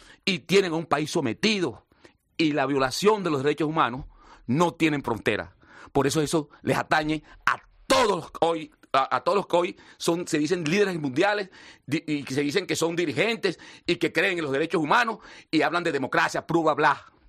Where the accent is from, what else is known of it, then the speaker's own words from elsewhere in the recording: Venezuela; con lo que están padeciendo los venezolanos en mi país